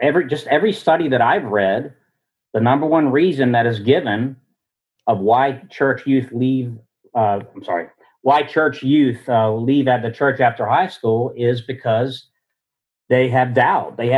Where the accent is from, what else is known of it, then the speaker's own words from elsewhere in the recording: Maryland, United States; So I grew up in Maryland. I never lived anywhere else.